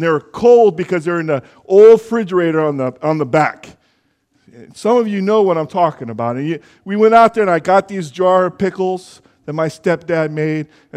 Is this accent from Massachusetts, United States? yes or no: no; Jackson, California, United States; I grew up in Jackson, California. We lived in this old house, and it had this big staircase on the back porch.